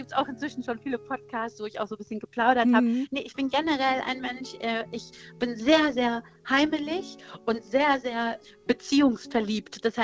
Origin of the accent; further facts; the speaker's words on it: Aachen, North Rhine-Westphalia, Germany; ich komme aus Aachen, und dann sagst du, ja, aber darf ich fragen, irgendwie, ist da irgendwie noch was anderes außer Aachen? Und dann sage ich, ja, stimmt, meine Eltern sind aus Darmstadt nach Aachen gezogen